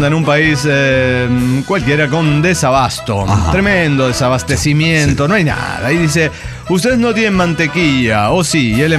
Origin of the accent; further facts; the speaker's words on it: Cuernavaca, Morelos, Mexico; de Cuernavaca, Morelos, México.